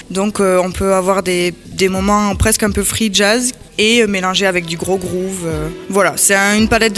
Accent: Toulouse, Occitanie, France; Et moi je suis de Toulouse.

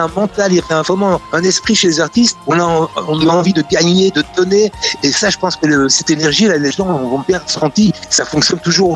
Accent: Brussels, Belgium; born there; ma maman est ukrainienne, mon papa était français, mais je suis né à Bruxelles, j'ai toujours un désattache très fort avec la Belgique. Et même si je voyage beaucoup, c'est quand même là que j'ai élevé mes enfants

